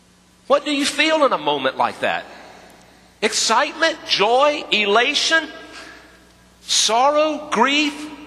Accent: North Carolina, United States; accent: North Carolina; This is where my North Carolina accent may get in the way.

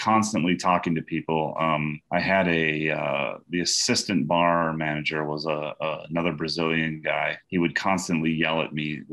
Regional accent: Minnesota, United States; Yeah, absolutely. I grew up sailing in Minnesota.

